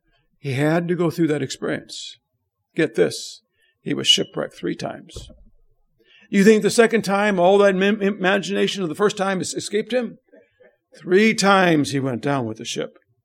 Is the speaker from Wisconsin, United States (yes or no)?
no; Minnesota, United States; I grew up in Minnesota. My father grew up there.